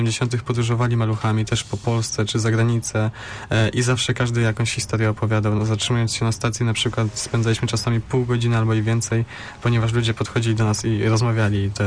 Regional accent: Wolsztyn, Greater Poland Voivodeship, Poland; Tak, jesteśmy z Wolsztyna, tak.

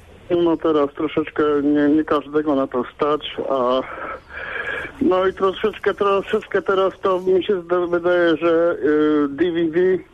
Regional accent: Wolsztyn, Greater Poland Voivodeship, Poland; Aha, no to ja jestem z Wolsztyna.

